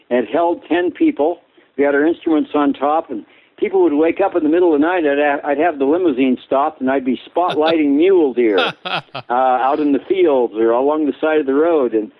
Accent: South Dakota, United States; I grew up in South Dakota. I grew up in the grocery business, and then in the movie theater business, then supermarkets, and then ranching.

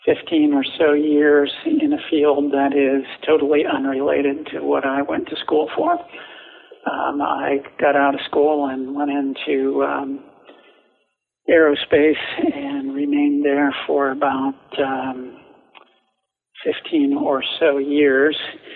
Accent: Ohio, United States; moved away as an adult; also born or lived in West Virginia; I was born in West Virginia, so I'm a genuine hillbilly. But grew up in northern Ohio. Went to engineering school there and left there in the early 80s.

